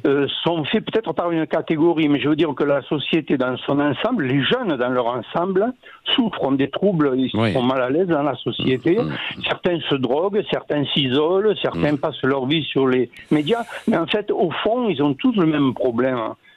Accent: France; je suis né en Bien France, sûr.

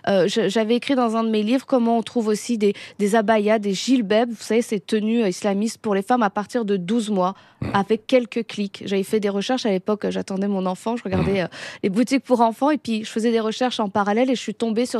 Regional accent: Roubaix, Hauts-de-France, France; J'ai passé mon bac à Roubaix, j'ai grandi à Roubaix, j'ai encore des attaches à Roubaix.

